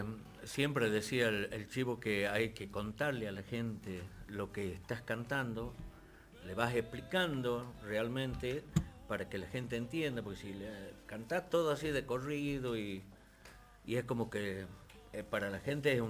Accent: Tafí Viejo, Tucumán, Argentina; soy de Tafí Viejo.

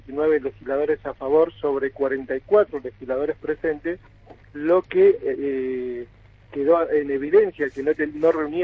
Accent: San Antonio Oeste, Río Negro, Argentina; Yo soy nacido y criado en San Antonio.

